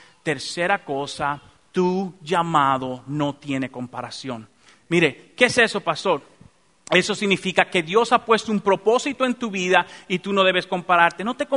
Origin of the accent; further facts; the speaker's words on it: Dominican Republic; así me hicieron y así usted va a querer, ¿verdad? Soy dominicano y adelante.